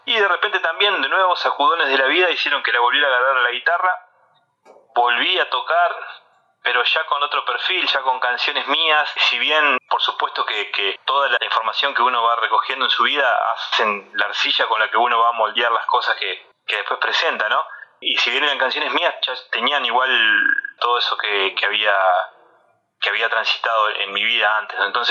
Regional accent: Paysandú, Uruguay; Bueno, sí, yo soy nacido acá en Paysandú, soy oriundo de esta ciudad. Si bien he sido siempre un trotamundos, me siento identificado con muchos lugares de otras latitudes, pero sí, soy de Paysandú

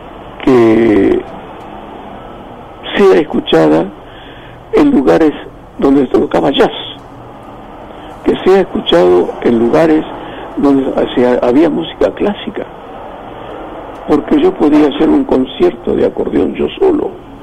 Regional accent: Buenos Aires, Argentina; born there; Yo nací en Buenos Aires, es verdad, y por eso me tratan de porteño, pero mi mamá, yo fui engendrado en un vientre correntino de Curuzucuatiá

